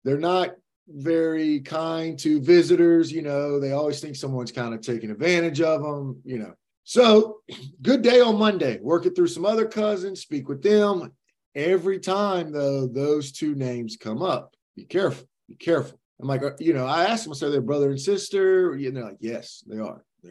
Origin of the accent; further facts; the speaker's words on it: Louisiana, United States; So thank goodness that I am a Cajun boy myself.